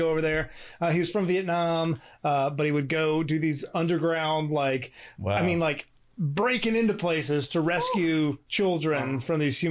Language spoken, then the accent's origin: English; Americus, Georgia, United States; My priest at my home parish in my hometown of Americus, Georgia, down in Diocese of Savannah, was a priest named Father Martino.